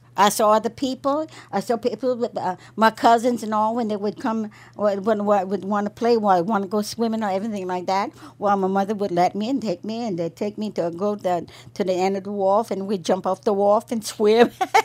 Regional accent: New Orleans, Louisiana, United States; I grew up mostly around in New Orleans, and algae is, and all the little fishing camps and stuff that are around the Gulf of Mexico.

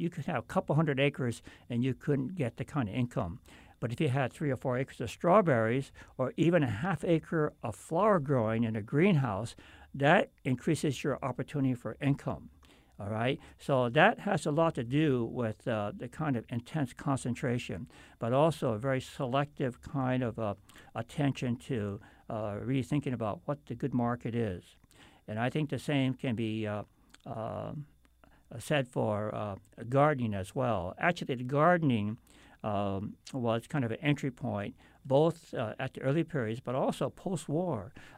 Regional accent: Washington, United States; because I grew up on the Indian reservation. And the reason why we were on this Indian reservation was because of the alien land laws. And the in the case of my family, we went to the Yakima Indian Reservation in eastern Washington

